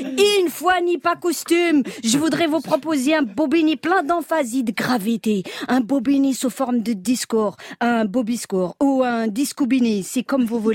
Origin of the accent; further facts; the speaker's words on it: France; en tant que Française